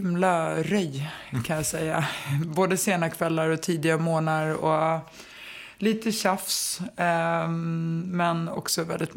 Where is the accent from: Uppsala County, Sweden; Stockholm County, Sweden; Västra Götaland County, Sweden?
Stockholm County, Sweden; Stockholm; Jag är uppvuxen i liksom Enskededalen som är som... det är ju lägenheter som uppbyggda som små gårdar.